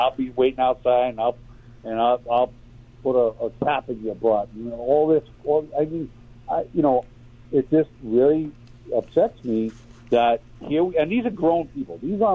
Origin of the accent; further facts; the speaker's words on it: New York City, New York, United States; And when I was growing up in New York City, if you got caught with a gun, it was 5 years mandatory.